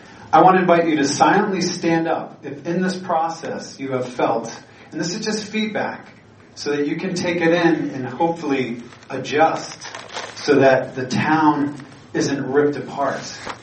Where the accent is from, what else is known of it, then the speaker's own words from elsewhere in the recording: Gloucester, Massachusetts, United States; I'm from Gloucester, Massachusetts. And so all my friends get pushed out of that community